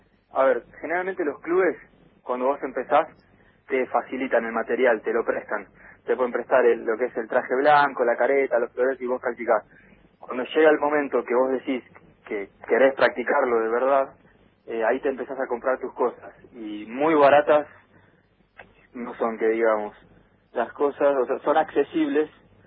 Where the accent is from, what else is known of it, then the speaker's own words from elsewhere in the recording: Ushuaia, Tierra del Fuego, Argentina; born there; Yo nací en Ushuaia.